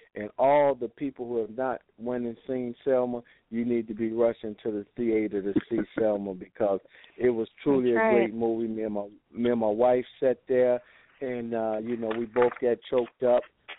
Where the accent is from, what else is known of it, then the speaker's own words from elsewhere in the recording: Ireland; No, we're Irish.